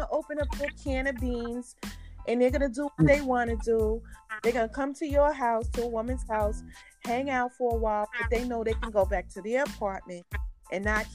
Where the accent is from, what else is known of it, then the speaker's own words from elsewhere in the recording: New York, United States; now in Georgia, United States; I'm from New York.